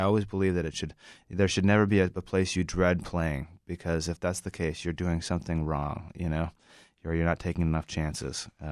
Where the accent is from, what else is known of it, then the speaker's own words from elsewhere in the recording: Idaho, United States; Idaho is, like, you know, Idaho is where my brother and I grew up, and we lived a ways out of town